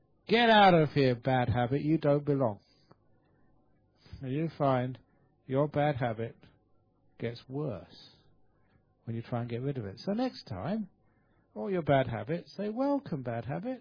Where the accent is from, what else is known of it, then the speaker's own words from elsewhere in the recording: Australia; I was telling people, there's a nice story from my home country, Australia.